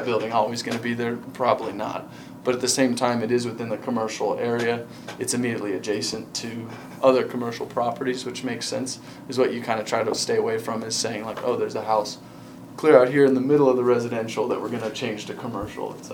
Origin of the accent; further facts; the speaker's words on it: Condon, Oregon, United States; I'm from Condon, so it's nice to be home and I get to spend the night in Condon when I come to Fossil